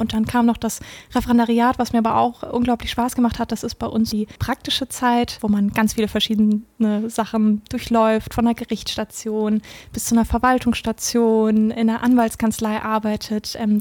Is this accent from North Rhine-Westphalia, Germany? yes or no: yes; Cologne, North Rhine-Westphalia, Germany; Aber letztlich bin ich ja Kölnerin, bin in Köln geboren, habe hier studiert, 2012 angefangen.